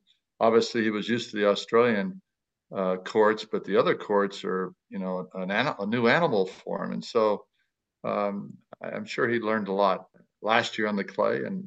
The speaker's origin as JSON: {"language": "English", "country": "United States", "said": "And then as an American, one of the saddest days of my life was to see the LA tournament go."}